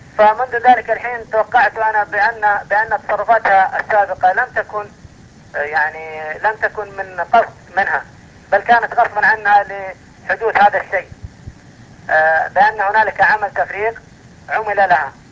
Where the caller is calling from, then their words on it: Dhahran, Eastern Province, Saudi Arabia; أتكلم من المنطقة الشرقية بالمملكة العربية السعودية